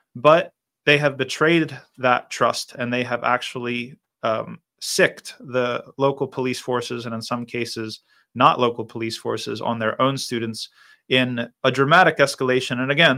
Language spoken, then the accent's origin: English; New Jersey, United States; from New Jersey, my home state.